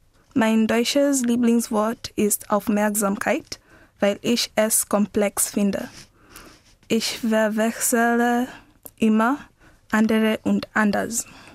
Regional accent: Kenya; German is a second language; Ich komme aus Kenia und ich bin 16 Jahre alt.

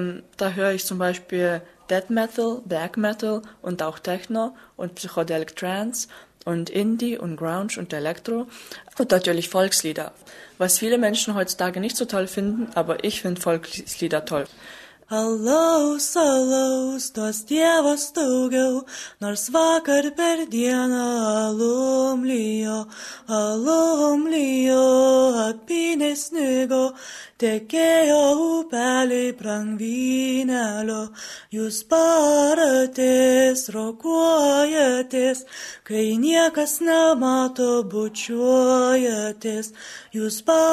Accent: Kaunas, Kaunas County, Lithuania; German is a second language; ich komme aus Litauen, aus Kaunas, und ich bin 18 Jahre alt.

